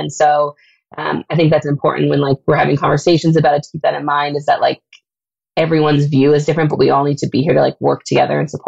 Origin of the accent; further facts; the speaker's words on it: Canada; So that's a big plus to being a Canadian designer.